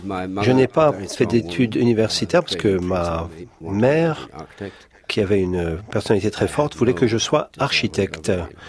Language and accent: French; Ireland; French is a second language; Cela dit, j'écris en anglais d'Irlande. C'est une langue différente de l'anglais d'Angleterre.